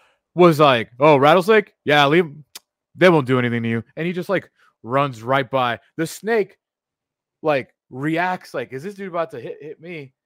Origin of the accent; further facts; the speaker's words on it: California, United States; I grew up in Ventura County. There's some trails out there up in Ojai that I would go climb.